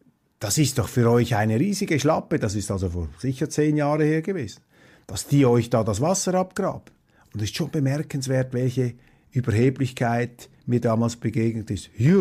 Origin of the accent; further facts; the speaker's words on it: Switzerland; ich sage es Ihnen jetzt tiefenentspannt als Schweizer